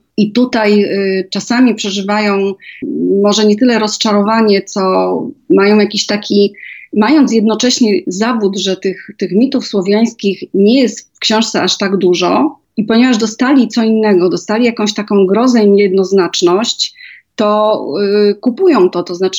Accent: Galicia, Poland; Ja pochodzę z Galicji

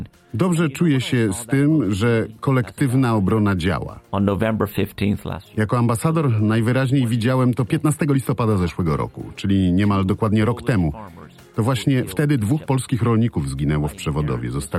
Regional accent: United States; jako Amerykanin polskiego pochodzenia

